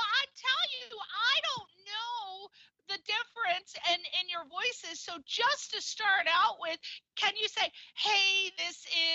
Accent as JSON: {"language": "English", "region": "East Coast", "country": "United States", "said": "Everybody knows I'm from the East Coast, so these are my two East Coast sisters."}